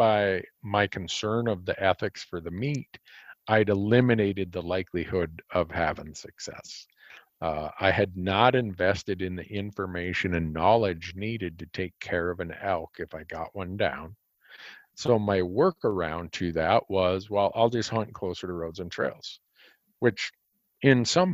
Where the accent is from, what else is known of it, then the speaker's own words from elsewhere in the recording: Minnesota, United States; I thought growing up in Minnesota, where I got most of my hunting media consumption that allowed me to learn about the bigger world beyond my little town